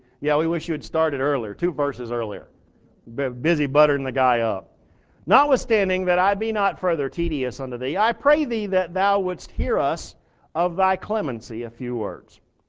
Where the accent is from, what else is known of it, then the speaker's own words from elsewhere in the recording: Texas, United States; I mean, I'm from Texas. They're all back there or are dead.